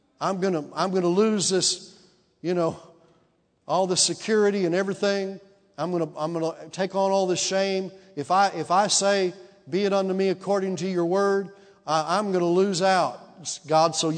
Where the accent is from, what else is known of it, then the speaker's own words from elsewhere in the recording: Houston, Texas, United States; I mean, we went to Decatur, and listen, we're from Houston.